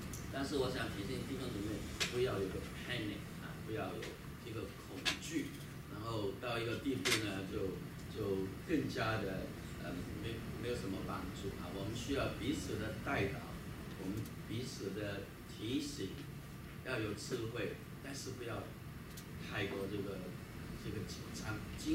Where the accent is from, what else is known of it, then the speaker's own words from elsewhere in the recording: China; 我们中国人是庆祝新年是15啊